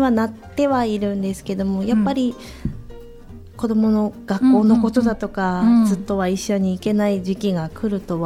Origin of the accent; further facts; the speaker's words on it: Hachinohe, Aomori, Japan; 今せっかく八戸に、地元の八戸に戻ってこれてますので、